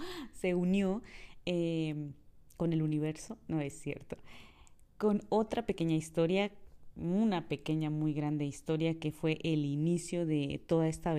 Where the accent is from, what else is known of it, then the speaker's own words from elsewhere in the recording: Hidalgo, Mexico; soy del estado de Hidalgo